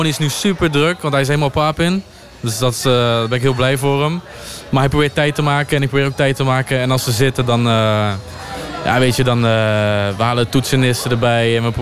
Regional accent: Netherlands; als ik in Amerika ben en ik zeg dat ik uit Nederland kom

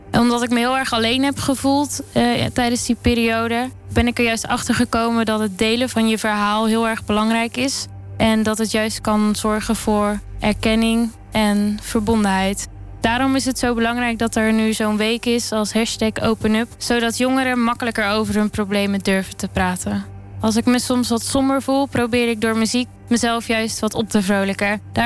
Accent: Breda, North Brabant, Netherlands; Ik ben 22 jaar en ik kom uit Breda.

